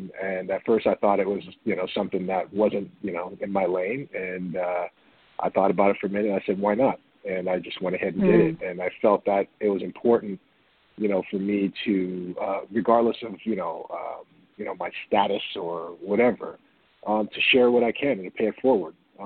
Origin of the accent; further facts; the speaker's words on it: New Orleans, Louisiana, United States; We're from New Orleans